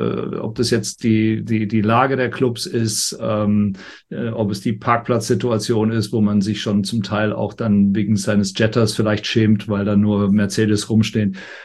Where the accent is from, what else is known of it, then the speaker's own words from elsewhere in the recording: United Kingdom; als ich aufgewachsen bin in Großbritannien